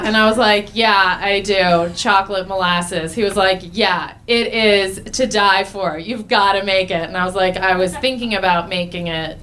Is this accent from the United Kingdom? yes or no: no; Roosevelt Island, New York, United States; also born or lived in San Francisco / Los Angeles; Where are you from? And I said, Roosevelt Island. He goes, that's weird. I was like, I know, I know. He was like, do you have any brothers or sisters? Two brothers. Where have you lived? I said, New York, San Francisco, LA.